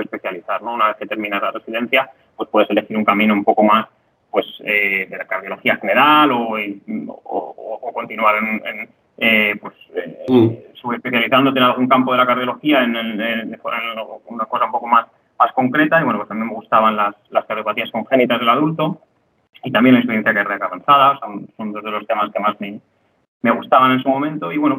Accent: Madrid, Community of Madrid, Spain; now in Germany; yo soy de Madrid y estudié allí en Madrid también medicina, en la Autónoma de Madrid.

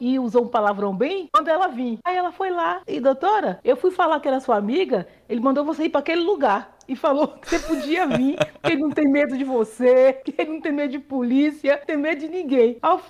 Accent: Brasília, Federal District, Brazil; born there; Então, eu sou essa baiana nascida em Brasília. Eu sou filha de baianos, nasci em Brasília. Os pais vieram para cá em 1960. Então, pioneiros.

